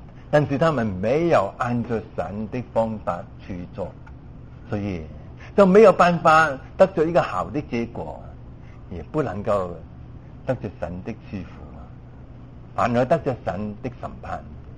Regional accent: China; 我们中国人就说

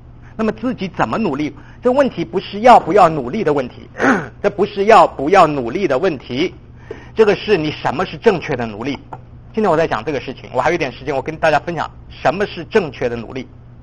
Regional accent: China; 我们很会自我批评的哈，我们从大陆来的，我们很会自我批评，对吧？

